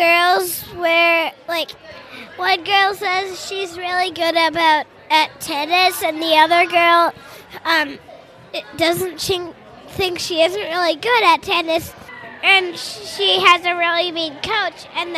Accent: Oak Park, Illinois, United States; I'm from Oak Park.

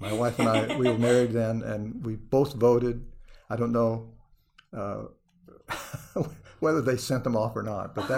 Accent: Great Bend, Kansas, United States; also born or lived in Nebraska; I think the first time I voted was in Great Bend, Kansas, when I grew up partly in Kansas and partly in Nebraska.

